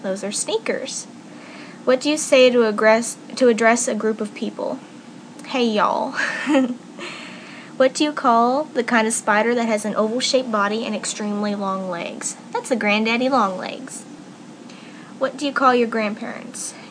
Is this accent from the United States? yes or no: yes; Texas, United States; now in Arkansas, United States; I live in Arkansas and I work and spend most of my time in Texas. I was born in Texas also, so I count Texas as where I'm from.